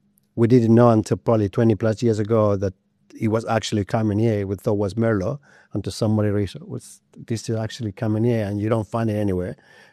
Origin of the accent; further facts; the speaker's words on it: Chile; now in South Africa; I grew up in Chile with a lot of earthquake